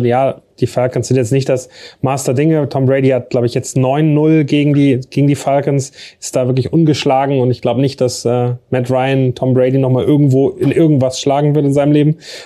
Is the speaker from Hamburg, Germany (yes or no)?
yes; Hamburg, Germany; als Hamburger